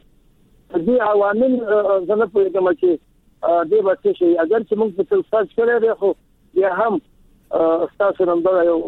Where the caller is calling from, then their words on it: Kunar, Afghanistan; زمونږ پوښتنه دا ده چې مونږ دلته په کونړ کې معلمینو